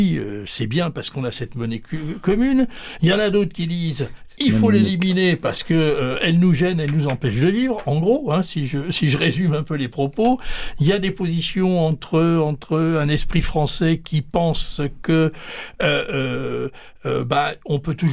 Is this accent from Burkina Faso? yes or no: no; France; Alors, nous, en tant que Français